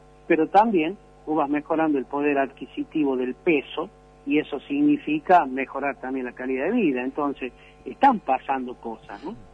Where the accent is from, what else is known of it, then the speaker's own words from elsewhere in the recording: La Rioja, Argentina; ¿nosotros qué tenemos que hacer como riojanos?